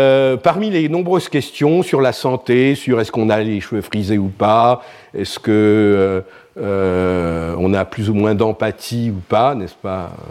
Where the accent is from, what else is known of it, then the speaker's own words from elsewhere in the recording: Grand Est, France; Alors, je suis alsacien, et les asperges, en ce moment, c'est très important en Alsace.